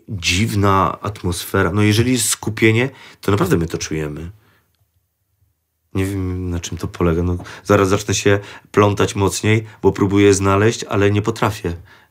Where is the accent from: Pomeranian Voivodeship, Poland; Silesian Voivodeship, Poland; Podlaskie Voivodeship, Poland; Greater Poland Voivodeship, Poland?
Pomeranian Voivodeship, Poland; Kwidzyn; moje serce w bardzo dużej części jest na Pomorzu, no ale to już po prostu moje rodzinne miasto Kwidzyn